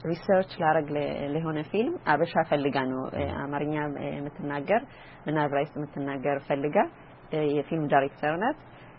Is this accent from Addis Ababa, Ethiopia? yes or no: yes; Addis Ababa, Ethiopia; እኔ አዲስ አበባ ሾላ የካሚካኤል እዛ አካባቢ ነው ያደኩት።